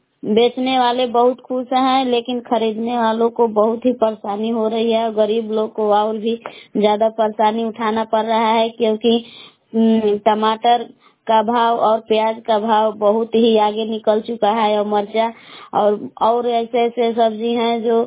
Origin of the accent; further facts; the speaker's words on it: Belaon, Bihar, India; मैं ग्राम बेलाव जिला कैमूर भभुआ के निवासी हूँ।